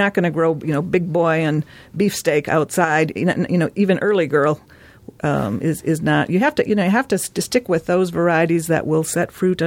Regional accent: Midwest, United States; I'm from the Midwest myself

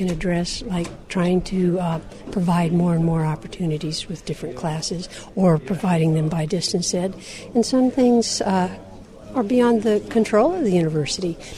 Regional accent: Kodiak, Alaska, United States; I'm from Kodiak.

